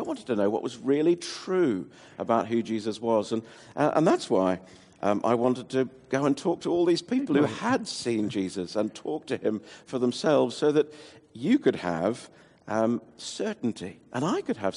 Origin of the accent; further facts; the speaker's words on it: Greece; first language Greek; English is a second language; No, I wrote absolutely Greek as my mother tongue, and so I of course wrote proper Greek.